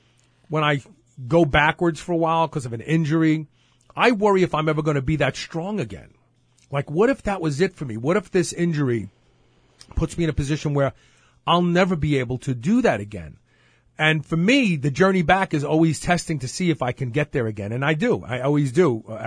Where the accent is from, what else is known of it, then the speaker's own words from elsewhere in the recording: Brooklyn, New York, United States; when I was a young kid growing up in Brooklyn, I was picked on a lot.